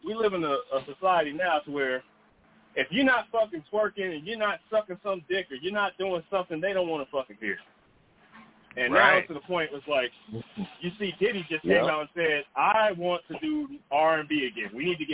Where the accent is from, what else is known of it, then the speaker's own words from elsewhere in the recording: Wichita, Kansas, United States; Like, I'm from Wichita, Kansas, where everybody says, oh, let's support Wichita, Kansas, and support Wichita, Kansas businesses